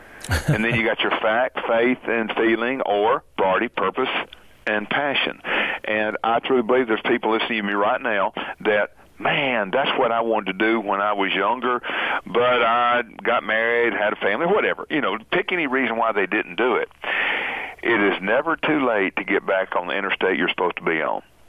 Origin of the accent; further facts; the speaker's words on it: Alabama, United States; I guess since I'm from Alabama, we're going to have an interpreter so your listeners can understand what we're talking about.